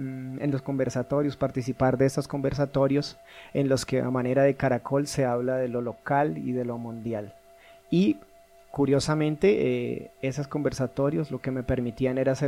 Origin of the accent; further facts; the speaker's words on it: Colombia; soy colombiano. Actualmente estoy estudiando una maestría que me ha exigido salir de mi territorio.